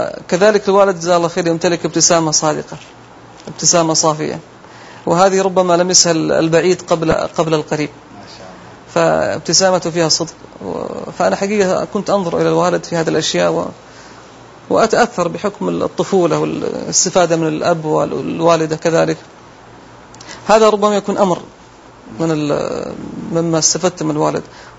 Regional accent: Dammam, Eastern Province, Saudi Arabia; also born or lived in Al-Ahsa; فدرست طبعا المراحل الثلاث في مدينة الدمام، الابتدائية والمتوسط والثانوي، ثم انتقلت إلى مدينة الأحساء ودرست فيها المرحلة الجامعية، وتخرجت في عام 1410 تخصص أصول دين

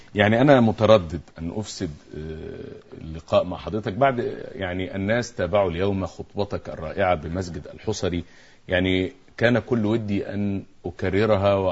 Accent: Egypt; هل كنت تريد أن تقول لنا إننا أمة للأسف نجهل تاريخنا، إننا كمصريين نجهل قيمة أننا مصريون؟

